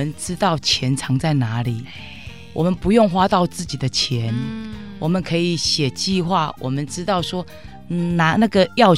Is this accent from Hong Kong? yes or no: no; Changhua County, Taiwan; 难道我们彰化人，难道我们台湾人不能过得更好吗？